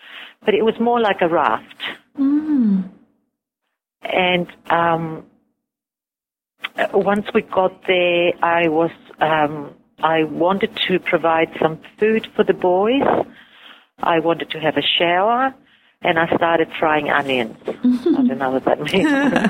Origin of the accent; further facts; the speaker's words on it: Greece; I was in Greece in a small boat. And we sailed from my hometown across to another island.